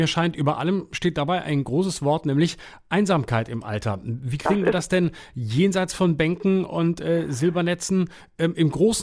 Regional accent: Baden-Württemberg, Germany; oder besonders schlimm, weil meine Heimat, Schwätzbinkle. Ja, es ist peinlich, aber es ist halt auch Schwaben

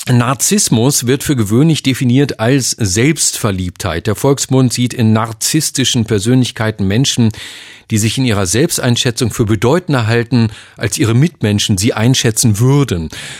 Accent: West Germany, Germany; ältere Westdeutsche, so wie ich

